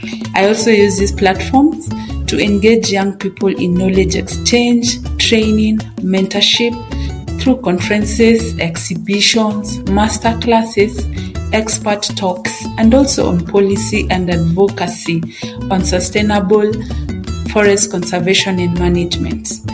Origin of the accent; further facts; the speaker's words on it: Siaya County, Kenya; now in Nairobi, Kenya; I come from Siaya County and I currently reside in Nairobi County in Kenya.